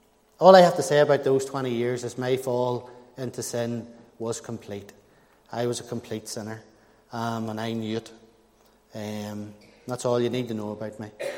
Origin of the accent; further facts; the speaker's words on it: Portadown, Northern Ireland, United Kingdom; I grew up in Portadown, like I say. Portadown's a bit of a troubled place.